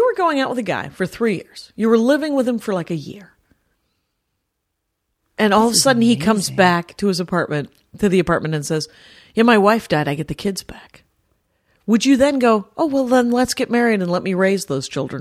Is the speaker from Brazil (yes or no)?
no; Milwaukee, Wisconsin, United States; The joke there, of course, we're from Milwaukee, very proud.